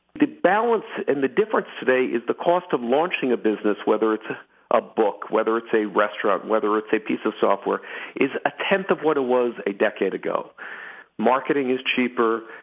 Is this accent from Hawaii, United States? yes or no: no; Philadelphia, Pennsylvania, United States; Well, I was the son of a public school teacher. I grew up in Philadelphia.